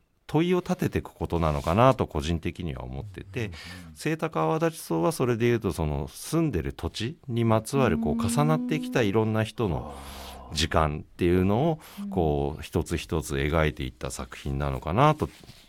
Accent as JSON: {"language": "Japanese", "region": "Greater Tokyo Area", "country": "Japan", "tie": "born or raised there", "said": "私はもともと首都圏で生まれ育ってて、自分が方言に馴染みがないからっていうのもあると思うんですけど"}